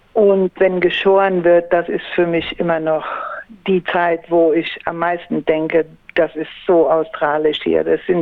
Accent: Germany; accent: German; now in Beverly, United States; originally from Germany. Ich könnte ja einfach sagen from Beverly, aber irgendwie denke ich, ich habe noch einen ziemlich deutschen Akzent, wenn ich Englisch spreche. Und ja, ich fühle mich schon deutsch

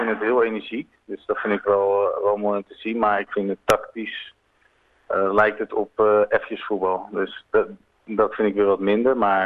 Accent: Rotterdam, South Holland, Netherlands; now in Melbourne, Australia; ik kom zelf uit Rotterdam en ik denk, daar heb je ook heel veel cultuur.

